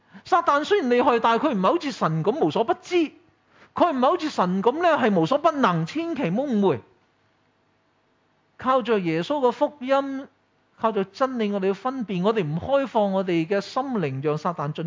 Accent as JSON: {"language": "Cantonese", "town": "Taishan", "region": "Guangdong", "country": "China", "lives_now": "Canada", "said": "後嚟更加咧就開始我屋企又移民啦嚇，即係我台山人中意移民噶嘛，咁啊有哥哥又移民咗去加拿大嚇，有姐姐又嫁咗去三藩市咁樣嚇"}